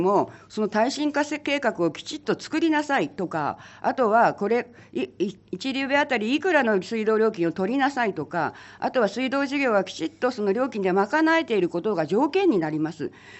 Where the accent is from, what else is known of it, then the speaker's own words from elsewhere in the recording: Shinmachi, Gunma, Japan; 私新町地域出身で